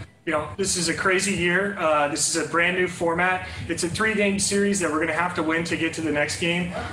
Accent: California, United States; Probably because we're both from Southern California, and we have a lot of the same interests

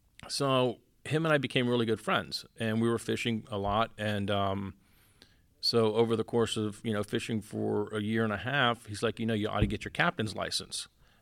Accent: Miami, Florida, United States; And I was like, growing up in Miami, that is the boat.

